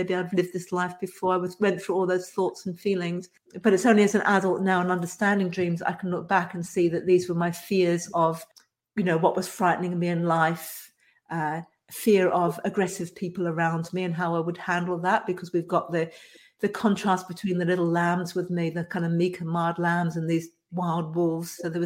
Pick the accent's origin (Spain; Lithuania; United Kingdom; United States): United Kingdom; England; now in Australia; I was brought up in England, although I live in Australia, I'm English originally.